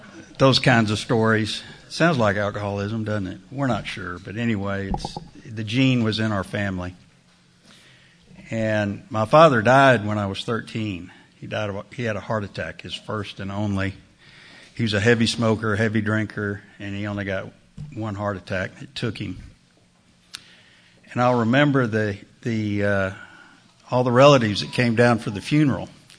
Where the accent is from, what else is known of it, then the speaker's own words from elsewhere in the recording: Austin, Texas, United States; There aren't many of us that are natives. I grew up in South Austin, went to Travis High School.